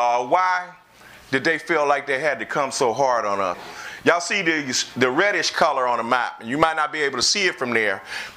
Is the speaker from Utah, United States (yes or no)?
no; Compton, California, United States; No, I grew up in Compton, California. Compton gets some love in D.C., okay. But I grew up in Compton.